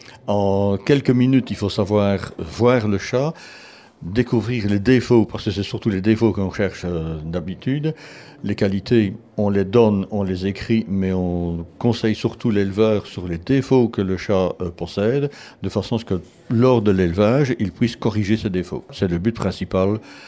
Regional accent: Belgium; je viens de Belgique.

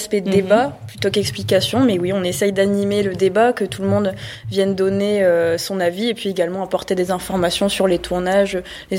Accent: Valenciennes, Hauts-de-France, France; Alors moi je viens de Valenciennes, mais je ne sais pas.

